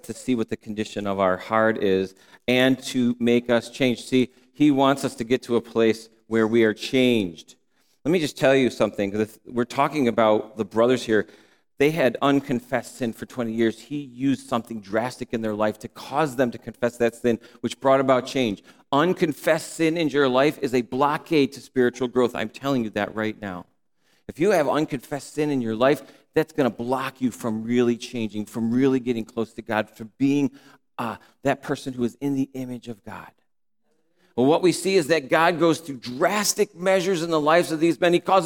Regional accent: New York, United States; I'm a New Yorker, by the way. We're born to honk the horn a long time, really quickly.

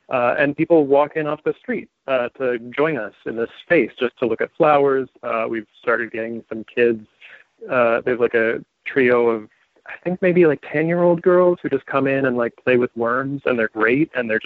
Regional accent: Silver Spring, Maryland, United States; Silver Spring, Maryland.

